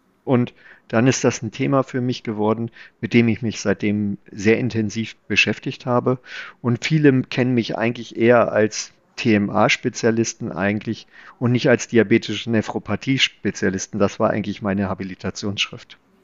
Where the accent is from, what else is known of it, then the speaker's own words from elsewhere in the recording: Berlin, Germany; also born or lived in Palatinate, Germany; now in Hanover, Germany; Ich komme aus Hannover, bin aber eigentlich gebürtiger Pfälzer, habe da aber nur ein Jahr gelebt, bin dann nach Berlin gezogen, bin in Berlin groß geworden und dann nach Hannover.